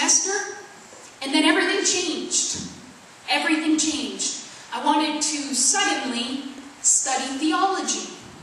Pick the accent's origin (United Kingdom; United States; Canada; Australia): Canada; Hamilton, Ontario; I was born in Hamilton, Ontario, where my parents still reside. I had two brothers who taught me all about basketball and fishing.